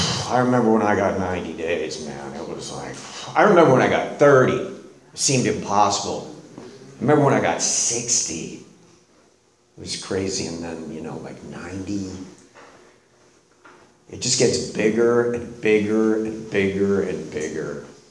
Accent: Boston, Massachusetts, United States; So I'm from Boston, I'm Irish, I'm Catholic.

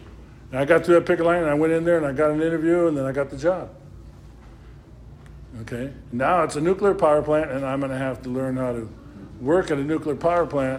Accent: San Jose, California, United States; See, I was born and raised in San Jose. And San Jose was the problem.

